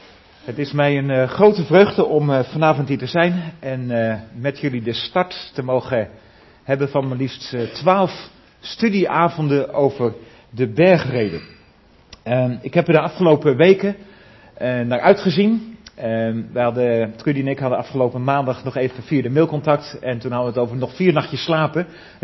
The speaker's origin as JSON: {"language": "Dutch", "town": "Nieuw-Vennep", "region": "North Holland", "country": "Netherlands", "said": "Ik kom uit Nieuw-Vennep, ik wou bijna zeggen een heel mooi plaatsje, maar het is eigenlijk gewoon een heel saai dorp met alleen maar rechte wegen en gewoon ergens in de Haarlemmermeer."}